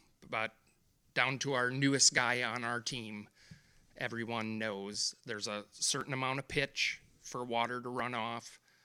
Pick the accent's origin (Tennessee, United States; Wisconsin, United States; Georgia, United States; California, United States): Wisconsin, United States; If people can hear my accent, I am obviously from up north and used to dealing with northern Wisconsin weather